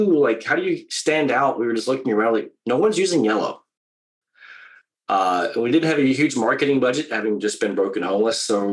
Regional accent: United States; now in Vancouver, Canada; I am in the west coast of Canada in Vancouver. I'm a they call it a hoser poser. I'm an American living in Canada.

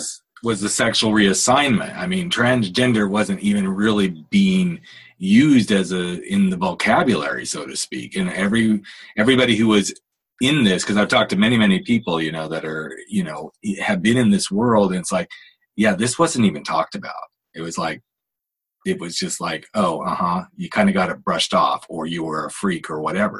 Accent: Oklahoma, United States; also born or lived in Arkansas; I totally get you, because I grew up in Oklahoma, Arkansas.

